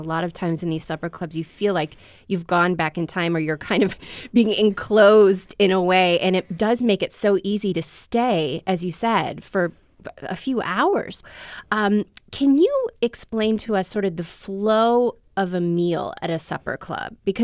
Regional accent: Midwest, United States; I think part of it was because I am born and raised in the Midwest, and I recognized so many of these people

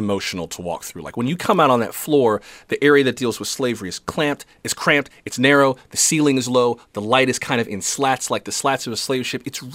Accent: Florida, United States; I'm from South Florida, so I've been to the one in Fort Lauderdale.

